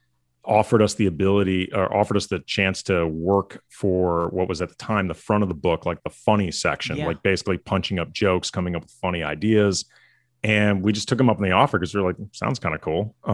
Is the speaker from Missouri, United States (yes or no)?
yes; St. Louis, Missouri, United States; now in Los Angeles, United States; No, I grew up in St. Louis, but I've been in LA a while.